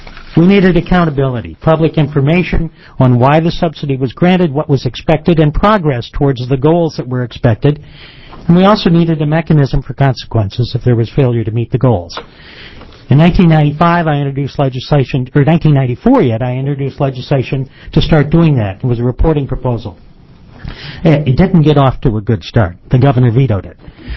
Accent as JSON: {"language": "English", "town": "St. Paul", "region": "Minnesota", "country": "United States", "said": "I'm from St. Paul, Minnesota, 214 Oak Grove Place in St. Paul."}